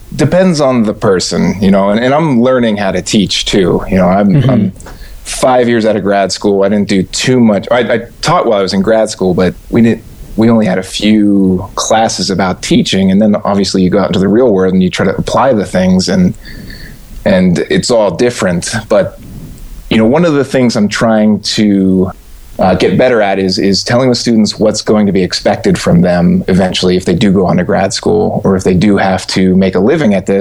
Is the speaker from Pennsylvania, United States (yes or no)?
yes; Erie, Pennsylvania, United States; moved away as an adult; now in Elkins, United States; No, I'm from Erie, Pennsylvania, originally.